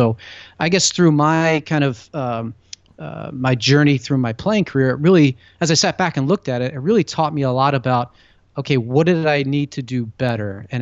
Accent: Pennsylvania, United States; And growing up outside of Philadelphia and in the Northeast, hockey, ice hockey, and you guys out in Chicago know this, it's a winter sport and it's pretty big.

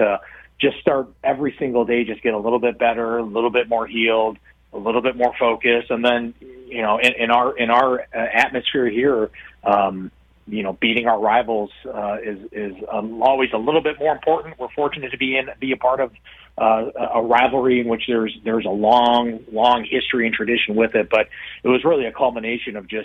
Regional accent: Midwest, United States; Jake and his wife Candace, I label them, I'm from the Midwest, I label them Wisconsin nice.

